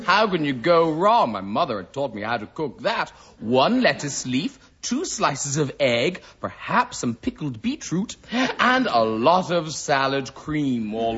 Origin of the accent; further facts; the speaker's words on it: Ireland; I was 20 from Ireland. We didn't have them.